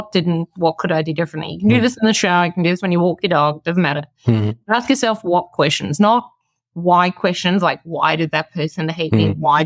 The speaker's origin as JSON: {"language": "English", "country": "South Africa", "tie": "born or raised there", "said": "when I was growing up in South Africa, I was about 12 years old going to primary school."}